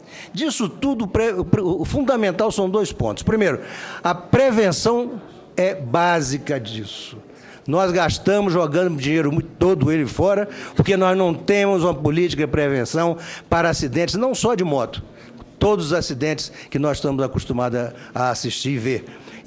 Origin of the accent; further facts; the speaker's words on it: Rio Grande do Norte, Brazil; also born or lived in Amazonas; eu sou amazonense de nascença, da onde está a nossa senadora Grazioti. Eu morei no Rio Grande do Norte, onde me criei